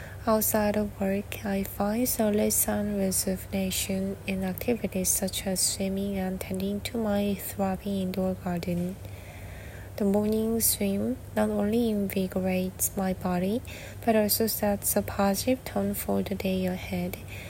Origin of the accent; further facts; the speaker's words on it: Suwon, Gyeonggi Province, South Korea; English is a second language; moved away as an adult; also born or lived in Seoul; now in Brisbane, Australia; Born and raised in South Korea, primarily in Suwon, I spent approximately 10 years living in Seoul. As a city girl, I'm accustomed to the conveniences of urban life.